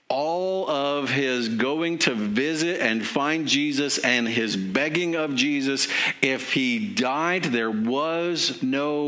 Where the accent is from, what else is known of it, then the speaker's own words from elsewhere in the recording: Colorado, United States; where I grew up in Colorado, we would say use sometimes